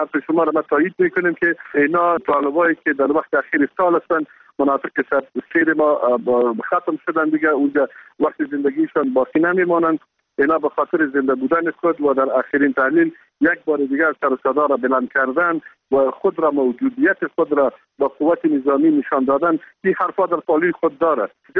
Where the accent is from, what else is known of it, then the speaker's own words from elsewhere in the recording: Kunduz, Afghanistan; خورترین شهر ولایت ما ولایت قندوز هستند